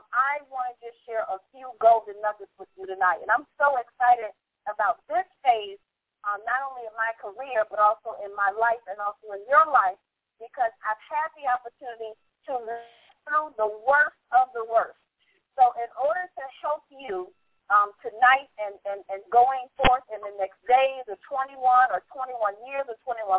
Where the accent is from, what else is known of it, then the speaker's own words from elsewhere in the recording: Chicago, Illinois, United States; because I know in my hometown in Chicago, it's brutally cold, it's snowing, and all kinds of things.